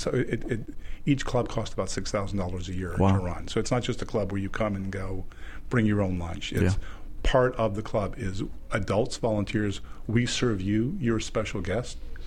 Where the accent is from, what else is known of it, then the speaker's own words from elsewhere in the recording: the South, United States; As a Southerner, we hated we just hated them.